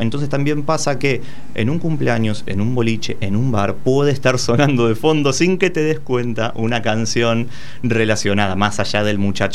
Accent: Argentina; nosotros como argentinos volvimos a celebrar.

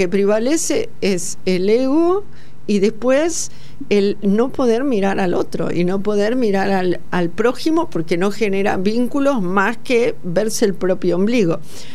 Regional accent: Córdoba, Argentina; es cordobesa como yo.

